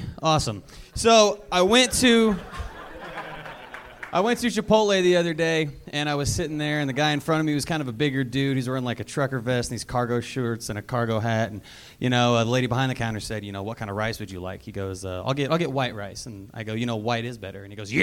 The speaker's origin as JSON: {"language": "English", "region": "Oklahoma", "country": "United States", "said": "Oklahoma originally. I live here now."}